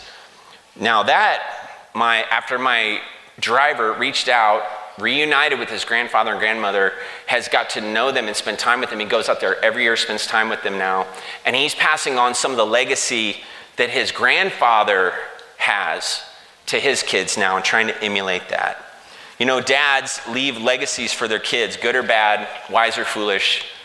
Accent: Kansas City, Missouri, United States; We were in Denver, but I'm from Kansas City.

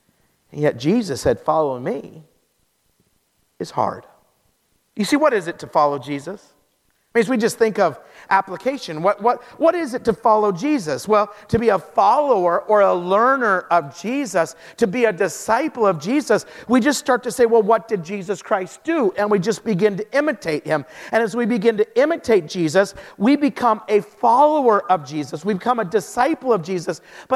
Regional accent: Idaho, United States; It'd be like roast beef, mashed potatoes. We're from Idaho, you know, mashed potatoes, some green bean yuck stuff, some banana pudding dessert.

